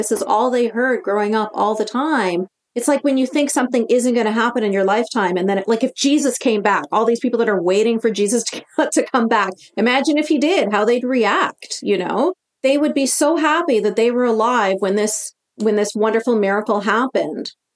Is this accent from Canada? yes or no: yes; Canada; which is so crazy because I'm born and raised in Canada. You hear my voice. It doesn't sound like I have an accent.